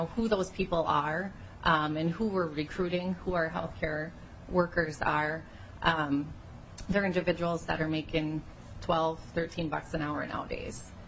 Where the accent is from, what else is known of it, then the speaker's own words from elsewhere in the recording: Detroit Lakes, Minnesota, United States; I graduated in 2005 and started an internship at my hospital in Detroit Lakes, my hometown.